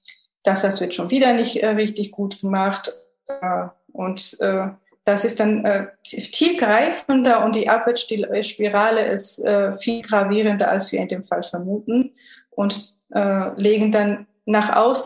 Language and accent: German; Georgia; now in Germany; ich komme ja aus Georgien